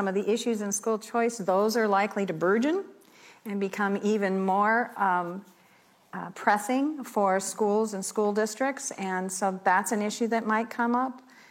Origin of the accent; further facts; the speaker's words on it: Illinois, United States; also born or lived in Edgerton; I was born in Edgerton, but don't tell this against me. I was raised in northwestern Illinois, but always close to Wisconsin.